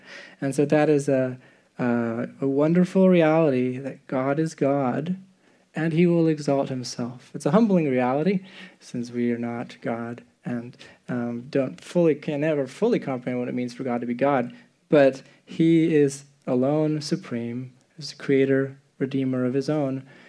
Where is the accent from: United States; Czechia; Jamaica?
Czechia; And yeah, I grew up in the Czech Republic, and there's a great need there.